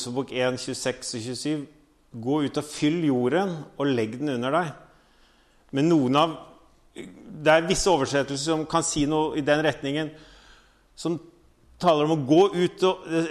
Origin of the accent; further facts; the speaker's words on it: Voss, Vestland, Norway; hva hvis vi begynner å få den tanken i forhold til byen, at vi som vossinger